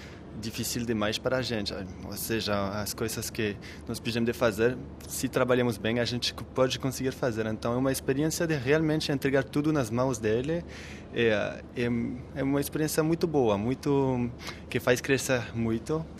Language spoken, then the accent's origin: Portuguese; Dijon, Bourgogne-Franche-Comté, France; Portuguese is a second language; Eu sou de Dijon, a terra da mostarda.